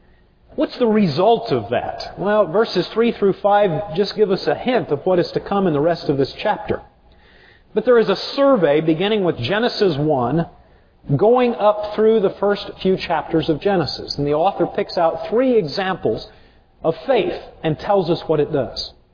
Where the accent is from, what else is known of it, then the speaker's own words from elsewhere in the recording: Arizona, United States; Now, I was raised in Arizona, so there was always sand all over everything.